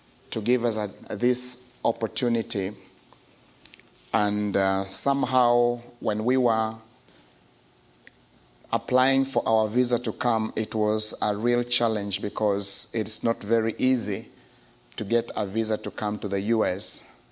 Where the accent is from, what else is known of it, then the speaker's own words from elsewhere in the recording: Kenya; I come from Kenya, a country that is populated by 34 million people.